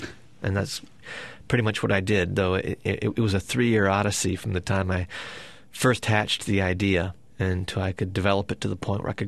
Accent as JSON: {"language": "English", "region": "the South", "country": "United States", "said": "Once he knew I was from the South, you know, that seemed to be a big deal to him."}